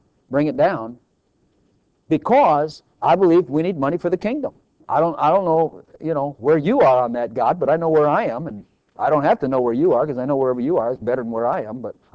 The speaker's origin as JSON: {"language": "English", "region": "Texas", "country": "United States", "said": "But I'm a Texan, so I'm praying for this place"}